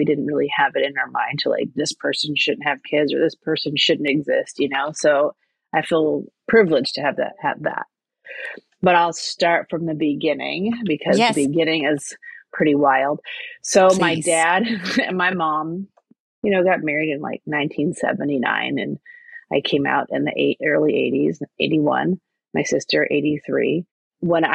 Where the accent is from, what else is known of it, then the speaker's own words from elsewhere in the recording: New York, United States; I was born in New York, and I was raised by my two dads and my mom all in one household in the 1980s.